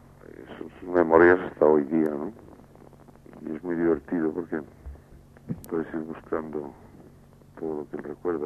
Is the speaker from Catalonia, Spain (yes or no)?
yes; Barcelona, Catalonia, Spain; Es mi ciudad, ¿eh? Aquí nací, aquí. Aquí nació mi hija y mi nieto, y es mi ciudad.